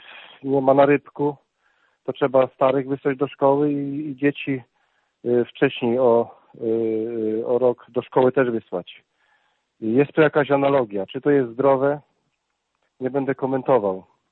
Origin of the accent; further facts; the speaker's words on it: Subcarpathian Voivodeship, Poland; Ja pochodzę z Podkarpacia. To już nie jest Polska B